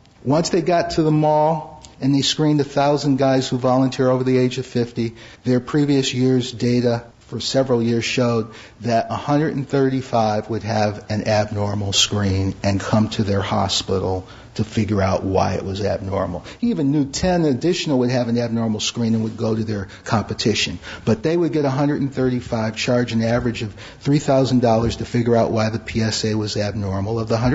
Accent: Detroit, Michigan, United States; You know, I'm from Detroit. I'm a little slow.

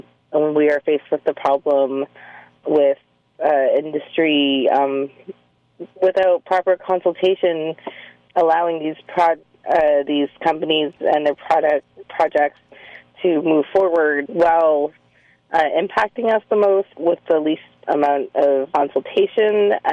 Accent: Aamjiwnaang First Nation, Ontario, Canada; I'm from the Amjanang First Nation.

